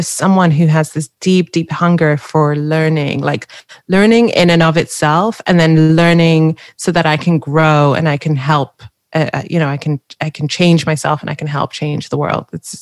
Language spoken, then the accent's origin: English; Wales, United Kingdom; accent: Welsh; I'm Welsh. I've got a Welsh accent.